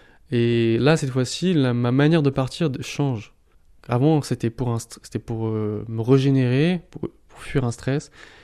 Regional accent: Mulhouse, Grand Est, France; j'ai vu des formes d'humanité que j'avais pas ressenti chez moi à Mulhouse, dans mon cercle familial

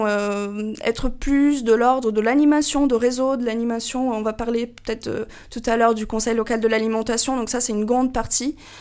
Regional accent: Brazil; now in France; moi je suis brésilienne, ça fait à peu près, ça va faire 6 ans que je suis en France.

